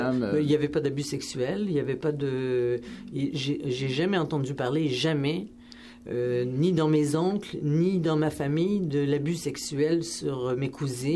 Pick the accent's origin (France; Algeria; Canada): Canada; Quebec; born there; Premièrement, je suis née au Québec.